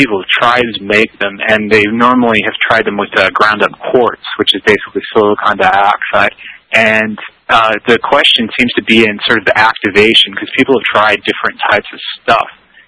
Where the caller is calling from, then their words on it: Washington, District of Columbia, United States; I'm calling from Washington, D.C., East Coast, USA.